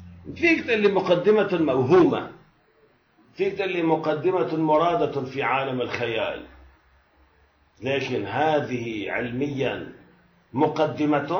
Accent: Beirut, Beirut Governorate, Lebanon; لأنه أنا بيروتي بالنهاية ساحلي، يعني كل عمرنا على البحر

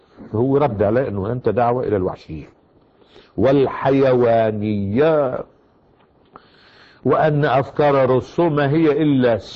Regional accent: Lebanon; وانا لبناني بحب اللبناني

